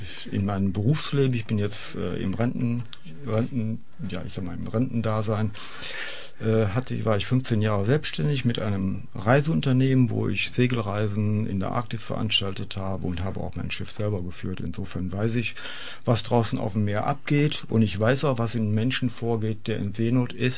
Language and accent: German; Trendelburg, Hesse, Germany; Ich komme aus Trendelburg und bin gerne hier zu Gast bei euch im Radio.